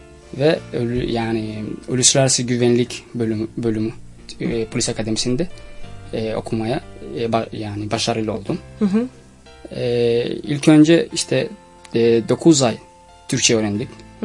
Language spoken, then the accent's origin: Turkish; Kenya; Ben Somalliyim ama Kenya'da doğdum, büyüdüm. Lise ve de ortaokul. Her şeyi orada okudum. Lisans da Kenya'da okudum.